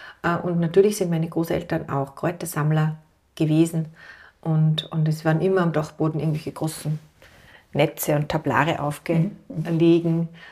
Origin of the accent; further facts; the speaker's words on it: Tyrol, Austria; Meine Großeltern waren Bauern und meine Eltern sind beide Lehrer. Und ich bin in diesem familiären Nest am Bauernhof aufgewachsen in Tirol und habe eine sehr, sehr unbeschwerte, sehr schöne Kindheit in Tirol erlebt.